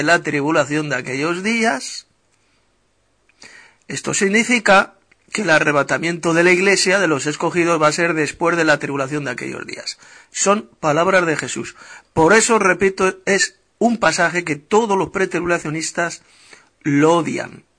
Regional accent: Madrid, Community of Madrid, Spain; de Madrid, España.

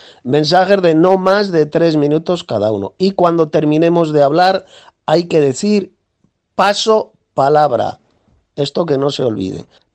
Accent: Spain; de España, tengo 62 años

